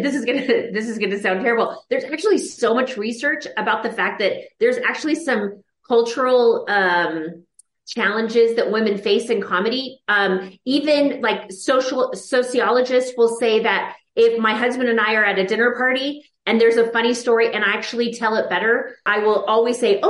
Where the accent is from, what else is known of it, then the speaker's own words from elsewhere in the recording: Texas, United States; So the truth is, I'm Italian and I'm Texan. So in my DNA is storytelling.